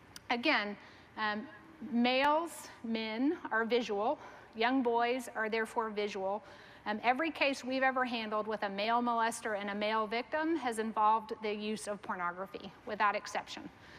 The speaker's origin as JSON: {"language": "English", "region": "Texas", "country": "United States", "said": "I'm from Texas. We got a lot of personal space."}